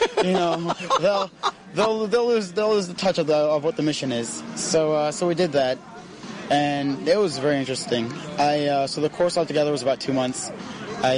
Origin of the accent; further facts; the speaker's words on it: Southern US, United States; But also, I'm from the South, so, you know, I was raised shooting.